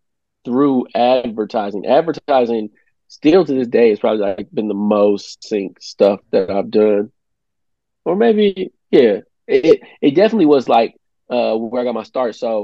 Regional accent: Midwest, United States; I'm from the Midwest, and I was telling my wife the other day

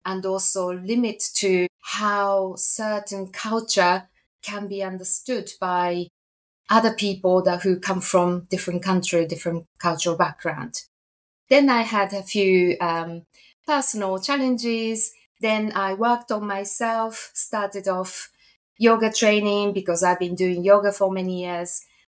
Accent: Japan; now in United Kingdom; So I'm originally from Japan. I had most of the first educations in Japan. Obviously, I have a Japanese parent.

